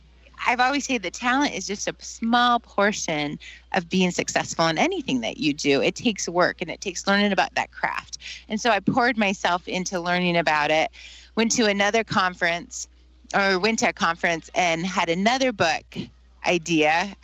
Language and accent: English; South Dakota, United States; So I love living in the Black Hills. I grew up in the Black Hills, and it's beautiful, and my family lives here, and it's just a wonderful place to live.